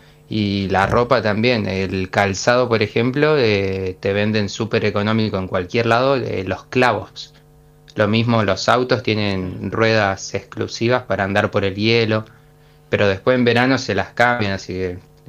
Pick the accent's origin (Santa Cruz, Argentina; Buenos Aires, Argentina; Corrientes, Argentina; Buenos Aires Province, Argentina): Santa Cruz, Argentina; Puerto Deseado; yo soy de Puerto Deseado